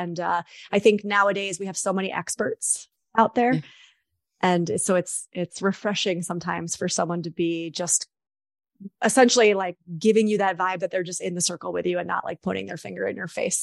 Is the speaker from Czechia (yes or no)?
no; New York, United States; I'm also a New Yorker